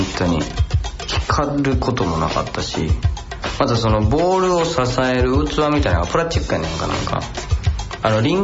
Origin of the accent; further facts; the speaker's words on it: Nara, Japan; 愛する関西、そして愛する奈良、私の故郷は奈良ですからね、その奈良のことも踏まえながらね